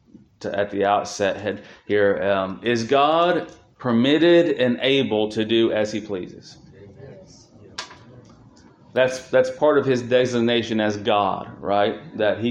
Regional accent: Cincinnati, Ohio, United States; I grew up in the Cincinnati area, and we followed the Cincinnati Bengals.

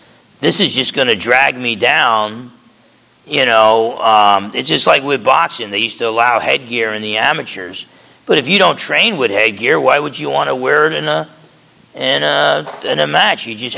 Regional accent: New Jersey, United States; growing up in New Jersey, when you bragged, you told people about, you know, you'd brag about the three guys you beat up.

